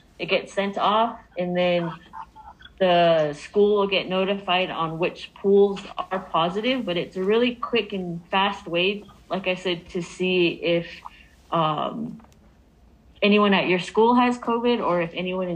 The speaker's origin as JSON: {"language": "English", "town": "Tuba City", "region": "Arizona", "country": "United States", "tie": "born or raised there", "said": "I'm from Tuba City. I was raised here. I graduated from the high school"}